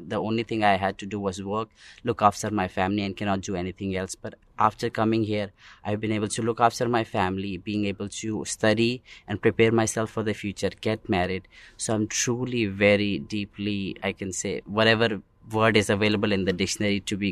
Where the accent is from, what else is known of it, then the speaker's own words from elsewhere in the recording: New Delhi, Delhi, India; I'm from India, New Delhi.